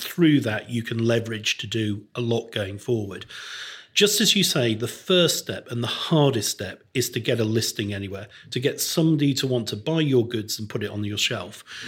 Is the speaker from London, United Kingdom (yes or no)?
no; Crewe, North West England, United Kingdom; When I was growing up in Crewe in the 1960s and 70s, there were two cinemas, very busy.